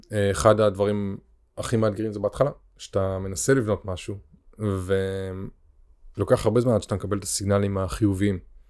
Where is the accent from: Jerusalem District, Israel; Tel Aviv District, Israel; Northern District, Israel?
Northern District, Israel; Kiryat Tiv'on; גדלנו ביחד בטבעון